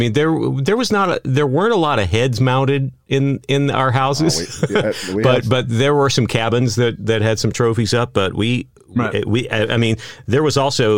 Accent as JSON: {"language": "English", "town": "Brownwood", "region": "Texas", "country": "United States", "tie": "born there", "said": "where I was born in Brownwood, Texas, you know, all those rural communities"}